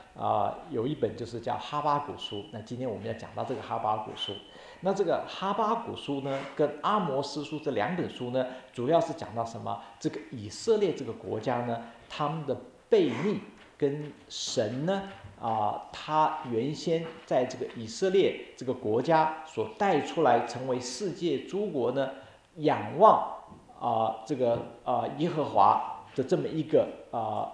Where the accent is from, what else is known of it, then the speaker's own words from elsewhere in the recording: China; 就像我们中国人这个在特别在这个唐宋的时候呢